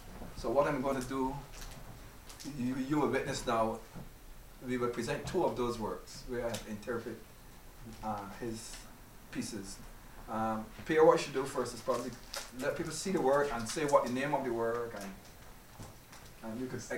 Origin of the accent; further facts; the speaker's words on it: Barbados; I'm from Barbados. We knew each other a long time.